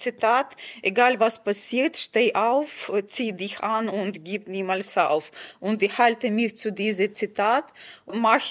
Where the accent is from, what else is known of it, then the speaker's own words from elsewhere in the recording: Kyiv, Ukraine; ich komme aus Kiew und ich bin Journalistin.